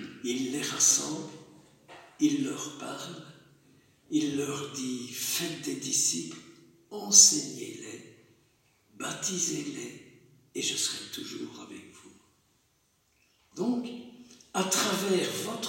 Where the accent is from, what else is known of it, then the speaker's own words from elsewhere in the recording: Wallonia, Belgium; first language Walloon; French is a second language; Moi je suis wallon. Et quand j'étais petit gamin à la ferme chez mes parents